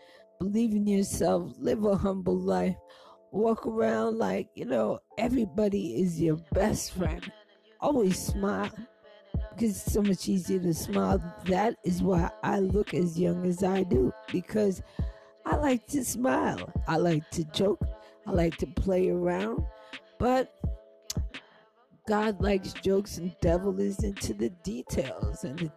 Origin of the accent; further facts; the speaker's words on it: New York, United States; I'm embarrassed to say I'm from New York.